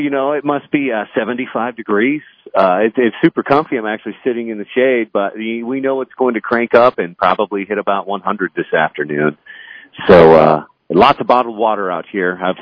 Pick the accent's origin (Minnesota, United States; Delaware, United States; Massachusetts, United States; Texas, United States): Minnesota, United States; I grew up in Minnesota, and he would take me to BIR once a summer for the muscle car shootout.